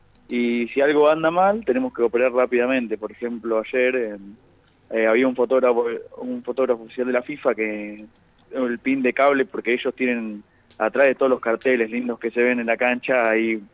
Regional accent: La Plata, Buenos Aires Province, Argentina; yo soy de La Plata y me pedían que viva en La Plata, o más o menos cerca de La Plata

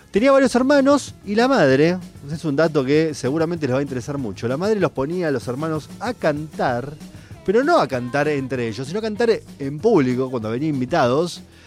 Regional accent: Buenos Aires, Argentina; Por lo menos en mi barrio, yo soy de Villa Crespo. De Chacarita.

